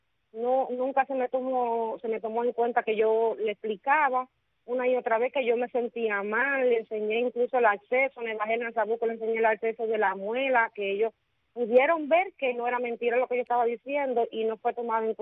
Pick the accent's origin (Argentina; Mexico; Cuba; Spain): Cuba; yo soy una ciudadana cubana